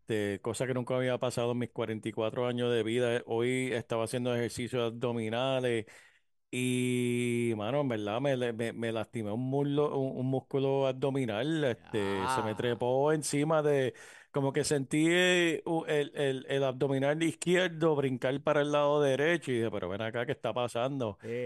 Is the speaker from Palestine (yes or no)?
no; Puerto Rico; nací en Puerto Rico, me crié en Puerto Rico, pero esta vez fui como turista